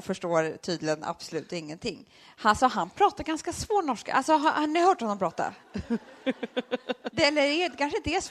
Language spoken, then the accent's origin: Swedish; Sweden; De är härifrån, men vi är från Sverige.